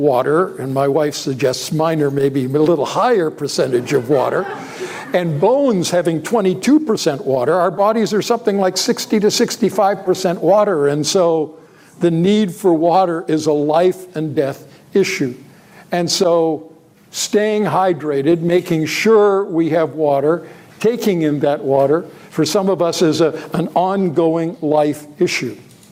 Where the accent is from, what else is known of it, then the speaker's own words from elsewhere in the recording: Pacific Northwest, United States; Now, it may have been because I was brought up in the Pacific rainforest up in the Pacific Northwest